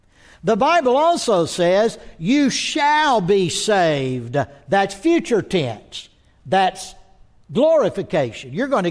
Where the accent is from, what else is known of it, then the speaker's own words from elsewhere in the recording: Texas, United States; Now, I know I'm from Texas. I've lived in Texas 50 years.